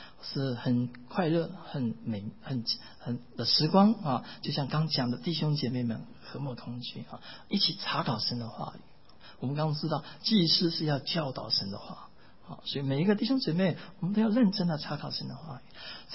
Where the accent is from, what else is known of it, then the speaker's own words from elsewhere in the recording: Taiwan; now in Chicago, United States; 我跟一芬在1988年我们从台湾来到美国，我们就住在芝加哥